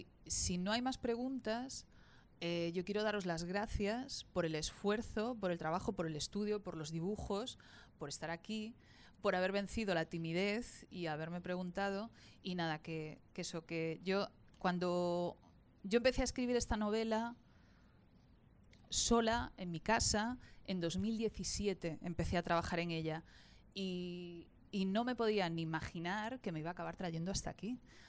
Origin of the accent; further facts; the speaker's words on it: A Coruña, Galicia, Spain; en la ciudad de Coruña, que es de la ciudad de donde yo vengo.